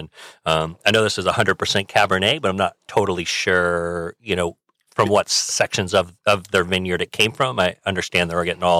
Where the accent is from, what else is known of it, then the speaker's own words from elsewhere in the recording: Virginia, United States; also born or lived in Connecticut; I grew up in Virginia, and I was born in Connecticut, moved down to Virginia.